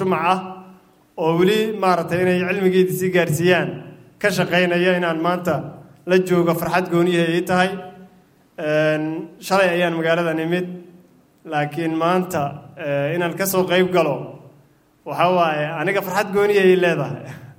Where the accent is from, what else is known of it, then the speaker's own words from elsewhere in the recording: Beledweyne, Hiran, Somalia; anuu reer Baladweyne aan ahay, reer iskuul Baladweyne ayaan ahay, waxaan ahay reer Sigmaan ahay.